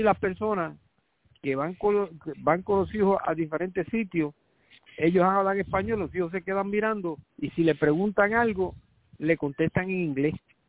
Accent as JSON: {"language": "Spanish", "town": "Quebradillas", "country": "Puerto Rico", "said": "Y yo que soy del área de Quebradilla"}